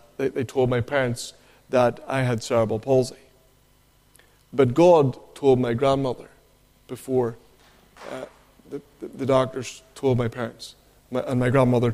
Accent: Northern Ireland, United Kingdom; I come from County Down in our province. I live in a place called Ballinahinch

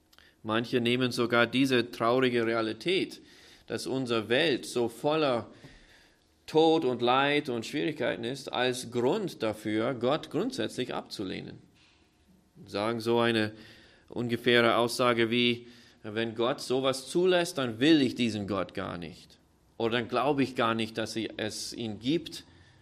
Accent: United States; German is a second language; also born or lived in Vienna; now in Austria; Lebe jetzt schon mittlerweile länger in Österreich, als ich jemals in den Vereinigten Staaten gelebt habe.

